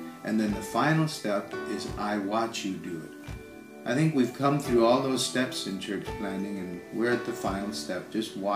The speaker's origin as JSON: {"language": "English", "town": "Elmira", "region": "Ontario", "country": "Canada", "lives_now": "Spain", "said": "We come from the Elmira, Ontario area, and we were commissioned by Wallenstein Bible Chapel to be missionaries in Spain, where we've been for the last 40 years."}